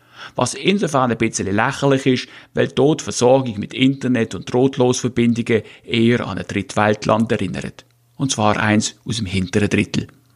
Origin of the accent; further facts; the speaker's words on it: Switzerland; also born or lived in Munich; Als Schweizer mit langer Münchner Vergangenheit kann man im Land zwischen den zwei Meeren einige Sachen nicht verstehen.